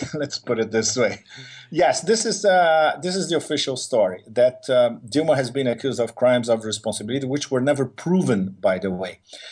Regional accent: Brazil; And I happened to be in my home country.

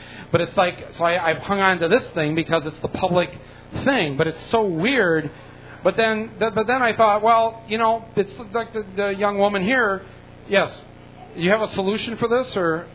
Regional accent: Midwest, United States; I come from the Midwest. We eat vegetarians. We don't become them.

